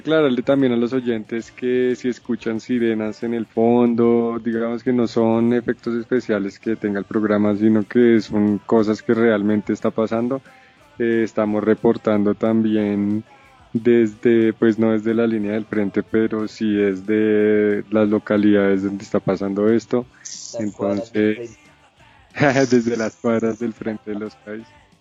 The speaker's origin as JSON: {"language": "Spanish", "region": "Bogotá", "country": "Colombia", "said": "Como somos de Suba, entonces no comemos es de ni mierda"}